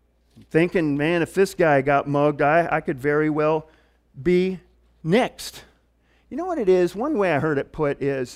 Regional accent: the North, United States; from growing up in the North, we kind of have a stereotyped idea sometimes of Southern people

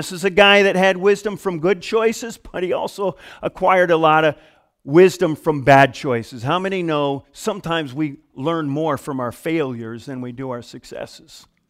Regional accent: Michigan, United States; especially growing up in the Midwest in Michigan, when I was a kid

